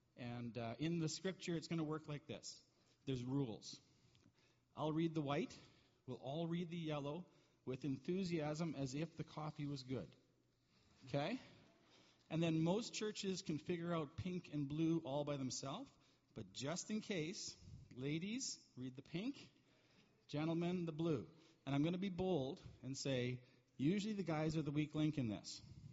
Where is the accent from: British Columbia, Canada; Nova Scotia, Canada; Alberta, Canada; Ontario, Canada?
Alberta, Canada; Calgary; and I'm from Calgary. Don't hold that against me.